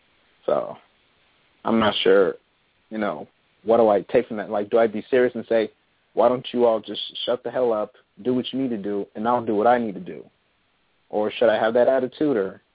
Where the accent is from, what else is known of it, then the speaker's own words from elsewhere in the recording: California, United States; born there; my parents are from Ghana and I was born here in California